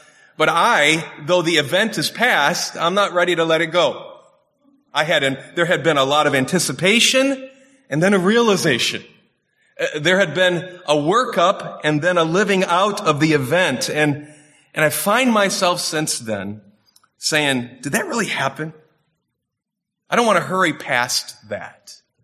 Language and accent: English; Michigan, United States; And growing up in Michigan, I've always enjoyed fishing